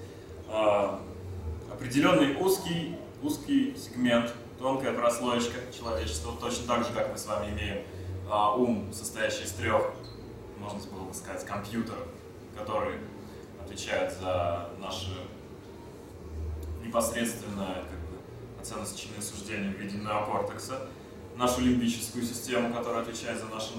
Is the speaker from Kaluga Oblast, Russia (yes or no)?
no; Moscow, Russia